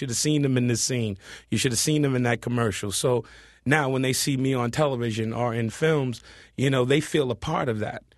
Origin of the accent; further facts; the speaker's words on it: Compton, California, United States; You know, I'm from Compton, California, grew up in the inner city